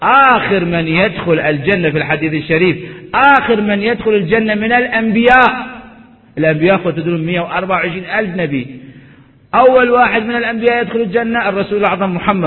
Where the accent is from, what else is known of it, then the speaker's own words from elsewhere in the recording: Iraq; moved away; لما طلعنا من العراق، طلعنا وإحنا وهدوبنا فقط، كلتنا الآن اللي طالعين العراق طلعنا عندما طلعنا قبل 30 سنة